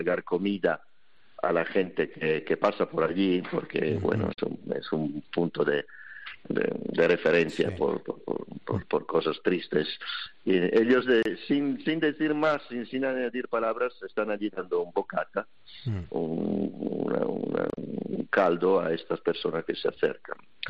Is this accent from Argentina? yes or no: no; Italy; Spanish is a second language; now in Spain; Yo soy italiano, pero llevo muchos años en España también.